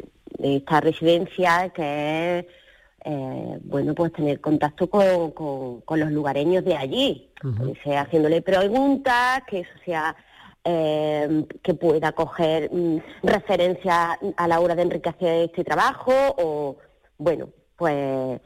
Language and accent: Spanish; Andalusia, Spain; ya que soy cordobesa